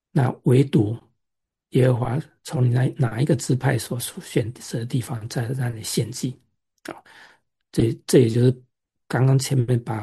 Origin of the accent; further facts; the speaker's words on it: Taiwan; 像我从台湾来，在台湾的地方，就是大山小山